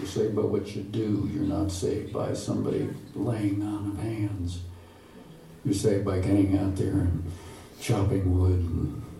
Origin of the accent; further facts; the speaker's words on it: Illinois, United States; And when I was raised in Illinois, and we lived out in small towns and out in the country